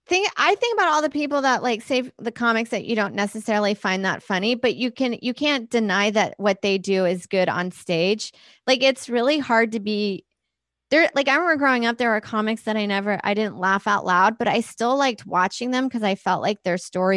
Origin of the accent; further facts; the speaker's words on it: Houston, Texas, United States; I came from Houston where we went up, we did a mic once a week, maybe twice.